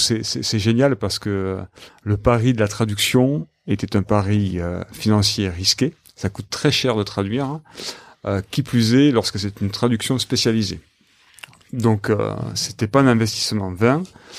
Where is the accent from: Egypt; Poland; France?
France; south of France; Moi, je viens du Sud, donc je suis un peu têtu